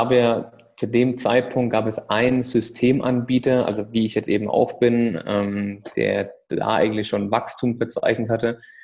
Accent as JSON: {"language": "German", "town": "Bad Kissingen", "region": "Bavaria", "country": "Germany", "tie": "born or raised there", "said": "in Bad Kissingen, in meiner Heimatstadt"}